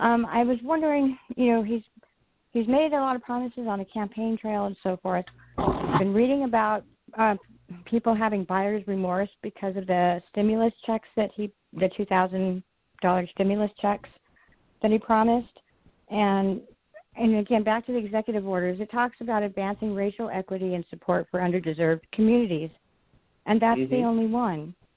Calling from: California, United States; I'm calling from Southern California.

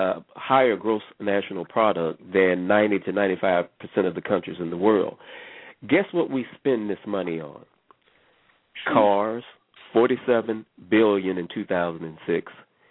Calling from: Dallas, Texas, United States; I'm calling from Dallas, Texas.

